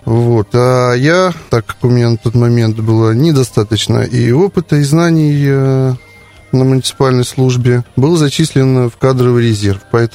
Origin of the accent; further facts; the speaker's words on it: Berdyansk, Zaporizhzhia Oblast, Ukraine; born there; Полных 46 лет. Родился на Украине, на берегу Азовского моря, в городе Бердянске.